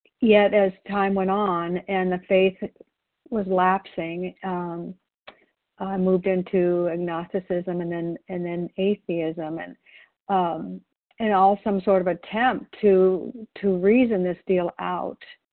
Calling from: Wilsonville, Oregon, United States; I'm calling in from Wilsonville, Oregon.

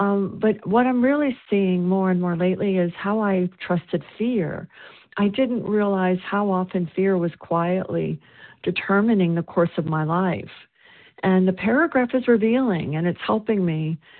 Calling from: South Carolina, United States

